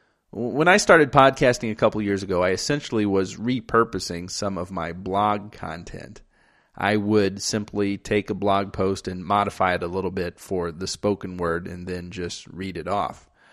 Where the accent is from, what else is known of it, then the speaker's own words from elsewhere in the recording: Naperville, Illinois, United States; he also lives here in my hometown of Naperville, Illinois.